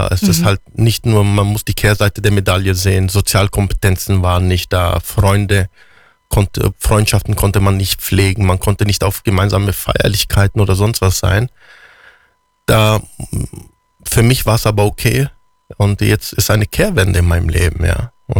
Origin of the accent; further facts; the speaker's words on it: Füssen, Bavaria, Germany; Ja, und ich bin in Füssen geboren und aufgewachsen. So schön da gewesen.